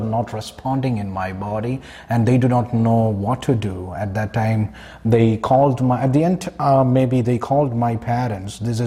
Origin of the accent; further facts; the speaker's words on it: Kerala, India; Yes, I'm from India, from the southern part of India. The province name is called Kerala.